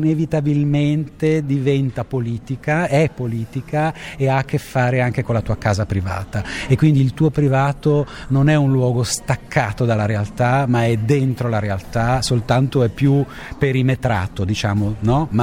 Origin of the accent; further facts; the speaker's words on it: Belluno, Veneto, Italy; also born or lived in Bolzano; now in Genoa, Italy; Sono di Genova, non sono genovese, ma vivo a Genova da molto tempo. E sì, in realtà sono veneto, vengo da Belluno, il mio cognome è bellunese. Mio padre era del nord-est, no? Quindi Belluno, poi trasferito a Bolzano